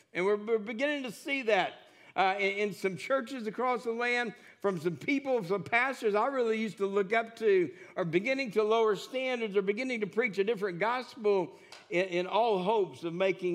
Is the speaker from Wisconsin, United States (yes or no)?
no; Texas, United States; also born or lived in Corpus Christi / North Pole, Alaska / Washington State / Lake Jackson; I was born in Corpus. We moved to North Pole, Alaska, to Washington State, to all over East Texas. And by the time I was going into my ninth grade year, we moved to south of Houston, a place called Lake Jackson, Texas.